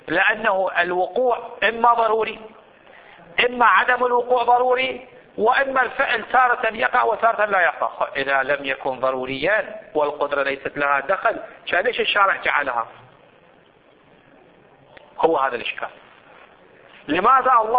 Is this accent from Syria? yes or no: no; Saudi Arabia; وحتى عندنا في الحجاز في السعودية